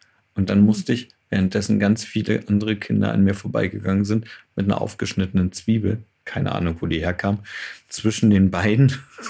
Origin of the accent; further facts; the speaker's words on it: East Germany, Germany; ich bin ein Kind des Ostens.